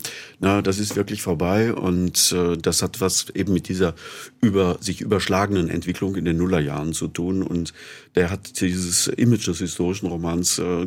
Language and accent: German; Altenheim, Baden-Württemberg, Germany; now in Tübingen, Germany; Wenn ich in Altenheim, meiner Heimatstadt, rumlaufe und rede mit den Leuten